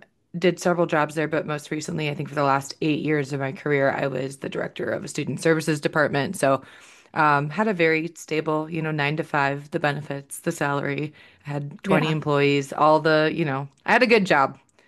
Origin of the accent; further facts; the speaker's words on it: Green Bay, Wisconsin, United States; I'm from Green Bay, so that's where I'm from. So I went home for a year after college, lived with my parents like a loser